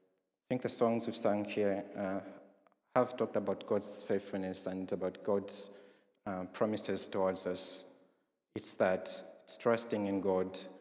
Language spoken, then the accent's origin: English; Zambia; I'm from Zambia, so because they say it's a Christian nation